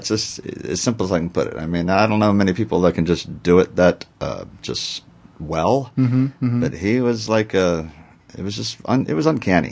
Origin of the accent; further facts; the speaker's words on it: Virginia Beach, Virginia, United States; Yeah, Norfolk, baby. I'm from Virginia Beach